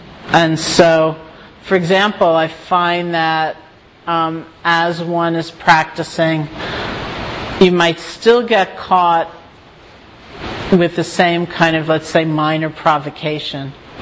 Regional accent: New York, United States; it's not, I'm a New Yorker, you know

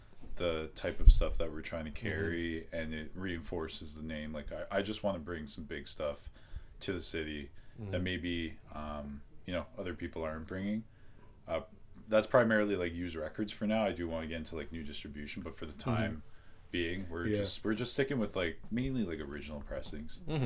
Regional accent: Kitchener-Waterloo, Ontario, Canada; I grew up in the KW area, born and bred in Kitchener-Waterloo.

